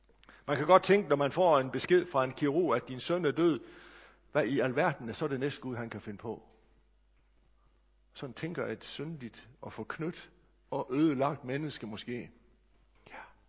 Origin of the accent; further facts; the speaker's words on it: North Denmark Region, Denmark; Det er jo sådan noget lommeteologi hjemme i Thy, men den er god nok.